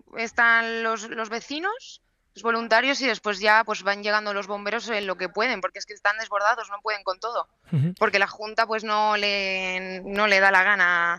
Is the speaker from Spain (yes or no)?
yes; Riofrío de Aliste, Castile and León, Spain; en mi pueblo, que es Riofrío de Aliste, está todo quemado alrededor.